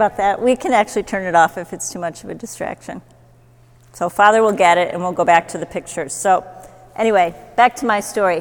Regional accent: Chicago, Illinois, United States; Basically, I was a Jewish girl growing up on the North Shore of Chicago.

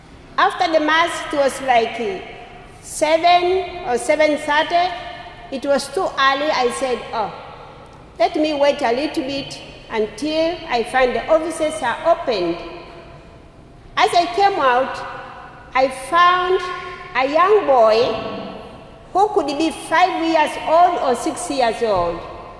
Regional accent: Tanzania; also born or lived in Nairobi, Kenya; As Father said, and I am saying, I am from Tanzania, but I also worked in Kenya, in Nairobi.

